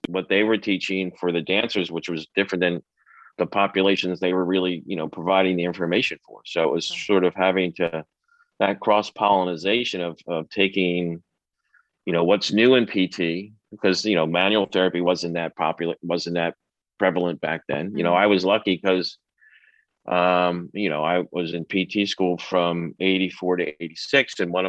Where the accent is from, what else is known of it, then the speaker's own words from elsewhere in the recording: Philadelphia, Pennsylvania, United States; And she had gone to Temple, and I'm from Philly.